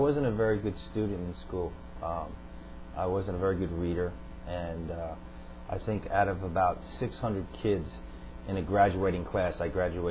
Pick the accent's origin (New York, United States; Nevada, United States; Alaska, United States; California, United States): New York, United States; Long Island; Right, Long Island.